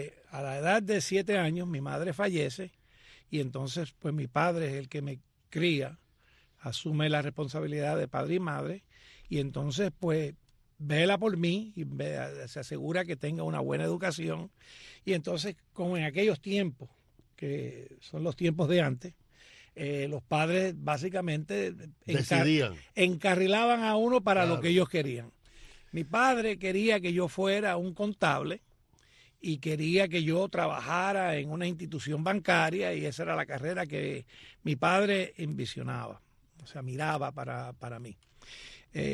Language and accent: Spanish; Puerto Rico; born there; Bueno, yo nací en Puerto Rico. Y a temprana edad, o sea, toda mi vida estudié bajo la educación católica.